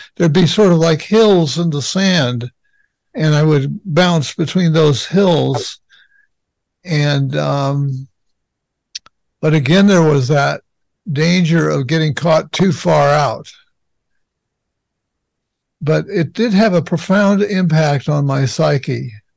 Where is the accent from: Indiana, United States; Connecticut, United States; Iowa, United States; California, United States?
California, United States; Los Angeles; I grew up in Los Angeles, and the beach, I didn't go to that beach.